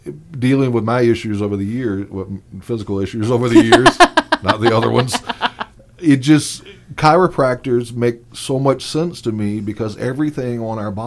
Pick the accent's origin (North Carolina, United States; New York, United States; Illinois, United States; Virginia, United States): Virginia, United States; Virginia Beach; Off topic, but I'm from the Virginia Beach area and Edgar Cayce, Association for Research and Enlightenment.